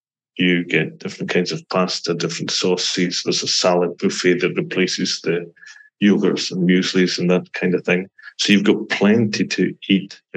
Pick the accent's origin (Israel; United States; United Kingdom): United Kingdom; Scotland; moved away as an adult; now in Switzerland; people will be able to tell by my accent that I'm not a true Swiss. I was born and brought up in Scotland and came here for a winter season. It's been a very long winter season. It's been 33 years now. 34? No, it's 34 years now.